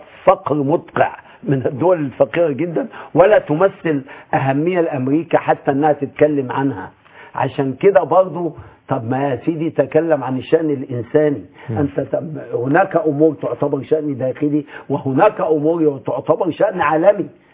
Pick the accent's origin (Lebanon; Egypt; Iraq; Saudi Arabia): Egypt; يعني هو للأسف برضو عندنا في مصر يا دكتور حسام ما فيش توحد بين المنظمات ومؤسسات المجتمع المدني.